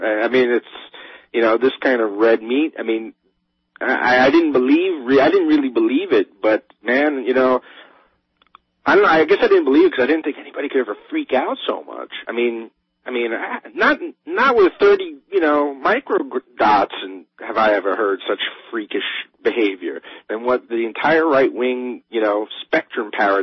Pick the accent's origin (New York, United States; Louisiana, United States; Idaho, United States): New York, United States; I mean, and I grew up on Long Island.